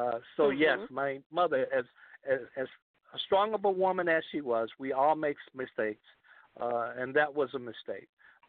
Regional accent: Gaston, Alabama, United States; some of the traumas I share from growing up in Gaston, Alabama, and from and through racism.

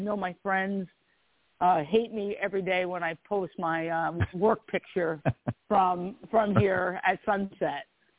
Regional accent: New Jersey, United States; I started at Chelsea Piers last April, and I'm from New Jersey. I'm a Jersey girl, and I never expected that I was going to make a move into Manhattan at all.

